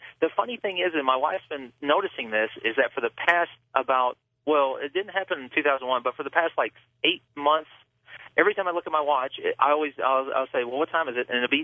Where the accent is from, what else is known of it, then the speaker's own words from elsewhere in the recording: Denver, Colorado, United States; I'm from Denver, Colorado.